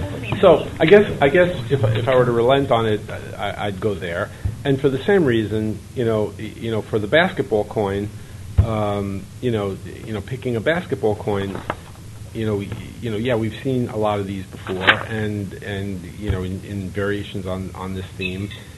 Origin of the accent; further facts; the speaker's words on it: New Jersey, United States; And since I'm from New Jersey, I'm protecting New Jersey.